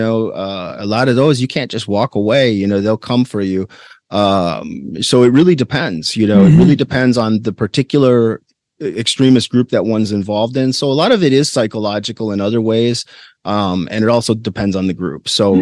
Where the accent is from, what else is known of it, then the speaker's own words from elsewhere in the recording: Minnesota, United States; Rural Minnesota.